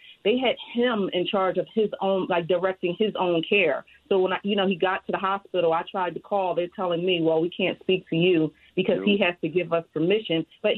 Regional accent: Philadelphia, Pennsylvania, United States; Someone in the community, you know, we're born and raised in North Philly.

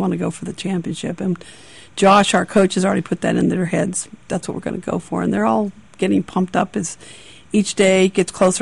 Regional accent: Long Beach, California, United States; I met them through a World Team Tennis Clinic out in California because I'm from Long Beach

